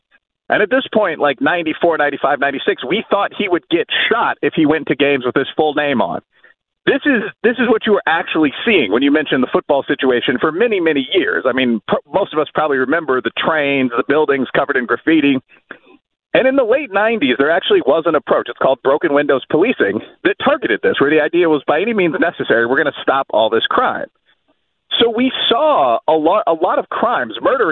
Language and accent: English; Chicago, Illinois, United States; now in Louisville, United States; You know, I'm from Chicago and live in Louisville, so we have very, very similar issues.